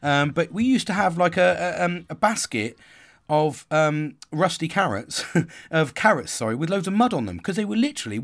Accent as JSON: {"language": "English", "region": "England", "country": "United Kingdom", "said": "I don't even know that, and I'm fucking English."}